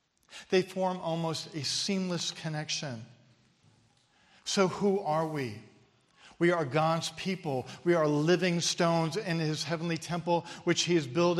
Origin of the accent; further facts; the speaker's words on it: the North, United States; So what did it matter if I was a Yankee from the North? We could still connect.